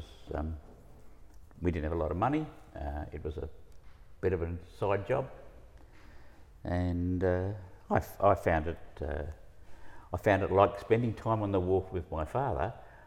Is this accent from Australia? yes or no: yes; Fremantle, Western Australia, Australia; I like most kids growing up in Fremantle, I was going to be a champion something or other.